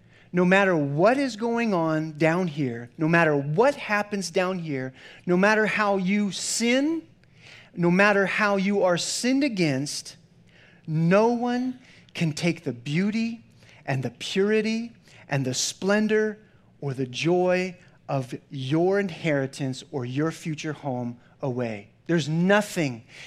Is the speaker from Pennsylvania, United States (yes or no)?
yes; Pennsylvania, United States; I'm like from Pennsylvania as a farm kid.